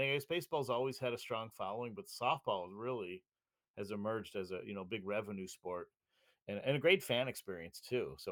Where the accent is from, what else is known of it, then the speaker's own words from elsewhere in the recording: Buffalo, New York, United States; growing up in Buffalo was